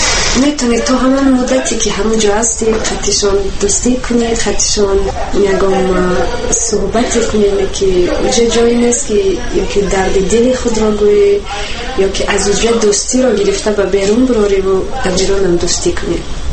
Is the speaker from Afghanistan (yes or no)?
no; Tajikistan; ماه می 21 سال تولدم 1989. و زیاد فخر میکنم که فرزندی تاجیکم و تاجیک زبانم.